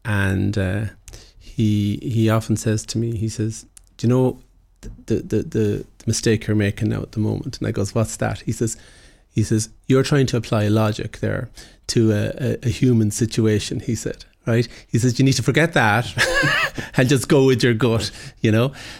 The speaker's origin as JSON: {"language": "English", "country": "Ireland", "said": "As Irish people, we're not always great at it."}